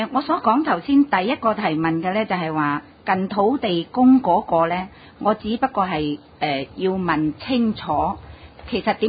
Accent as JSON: {"language": "Cantonese", "country": "China", "said": "喺今时今日，我哋要搞好呢、这个外国人都啲眼光都望住我哋中国人嘅龙舟"}